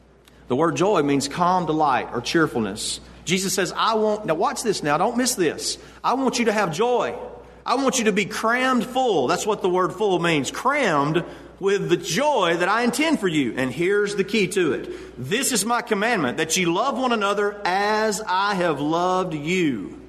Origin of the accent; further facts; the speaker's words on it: United States; Now, I'm an American.